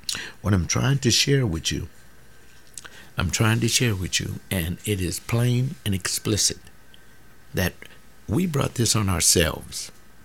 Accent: United States; born there; I didn't have to cross over some alien border to come over here with my family to have a living. I was born in America.

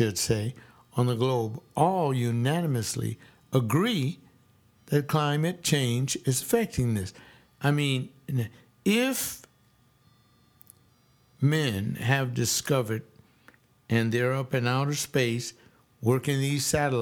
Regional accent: California, United States; the biggest one is in my home state here in California.

